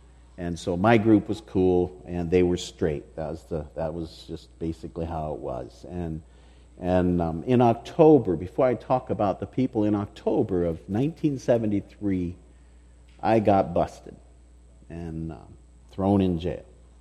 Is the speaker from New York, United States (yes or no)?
no; Logansport, Indiana, United States; because I was raised in Logansport, Indiana, not that far away from here